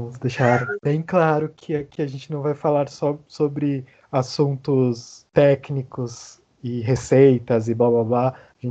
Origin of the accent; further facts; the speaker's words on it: Santos, São Paulo, Brazil; Tenho 27 anos, tenho mais ou menos 6 anos de cozinha, sou de Santos também, somos três santistas